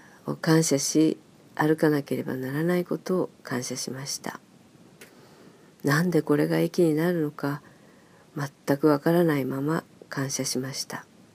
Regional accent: Nagasaki, Japan; 運転免許どころか坂の長崎で育ちましたから自転車にも乗れないと

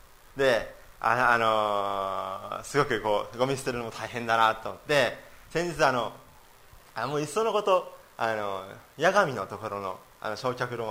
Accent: Saga, Japan; で私は佐賀の人間だったので

